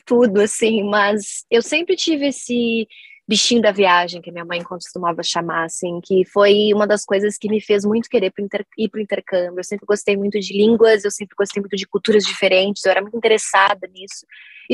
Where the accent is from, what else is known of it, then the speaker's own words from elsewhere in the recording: Porto Alegre, Rio Grande do Sul, Brazil; now in Japan; Eu sou de Porto Alegre, no Rio Grande do Sul, aí no Brasil, e de fato, eu fiz intercâmbio, eu tive o blog naquela época. Hoje, depois desse tempo todo, eu estou morando aqui no Japão.